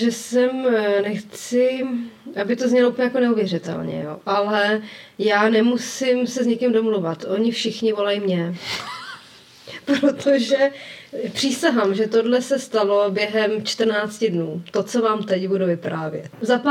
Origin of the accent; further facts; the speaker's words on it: Prague, Czechia; já jsem nějaká paní z Prahy, která nemá objednaný balík.